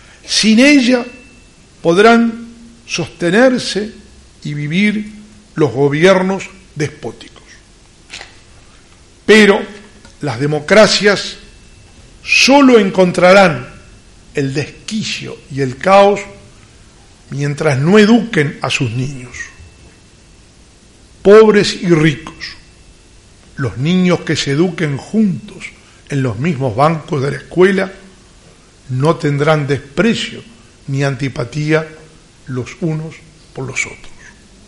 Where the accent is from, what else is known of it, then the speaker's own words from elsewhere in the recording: Paso de los Toros, Tacuarembó, Uruguay; yo soy de Paso los Toros, así que soy de Tacuarembó